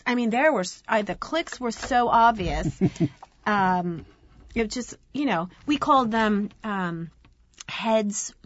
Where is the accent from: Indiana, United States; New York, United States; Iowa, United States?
New York, United States; Lake Ronkonkoma; I had a great childhood growing up in Lake Ronkonkoma when it was still a lot of woods and very rural.